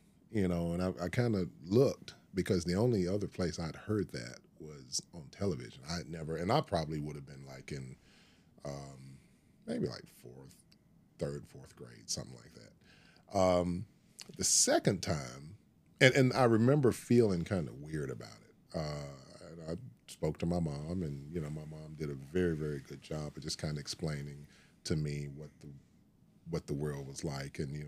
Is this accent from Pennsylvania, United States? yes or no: no; Woodson, Arkansas, United States; I born and raised in Woodson, Arkansas. South Pulaski County, going toward Pine Bluff, maybe about 25, 30 minutes outside the city limits. My dad had a farm down there.